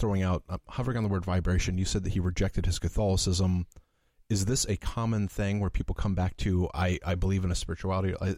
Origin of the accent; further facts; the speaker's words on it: California, United States; His use of the word vibration. Maybe as a Californian, kind of hooked me.